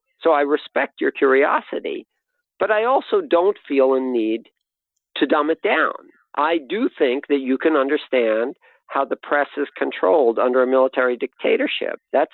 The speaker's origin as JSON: {"language": "English", "country": "United States", "said": "And I will say one thing that was interesting to me as an American"}